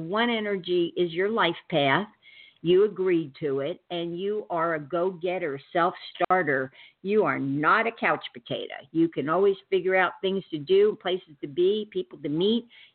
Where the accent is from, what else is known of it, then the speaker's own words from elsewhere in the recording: Kingston, New York, United States; born there; You know, I was born in Kingston, New York.